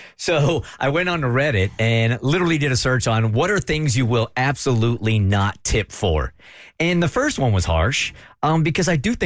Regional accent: United States; As an American, I think we're so used to tipping

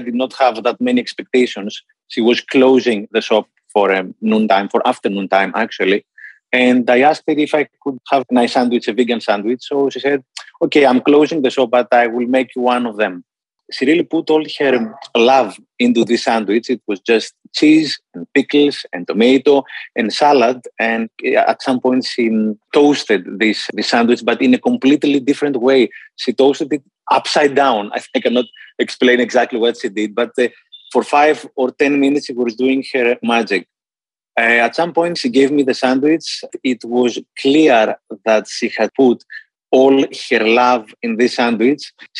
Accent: Greece; I come from Greece.

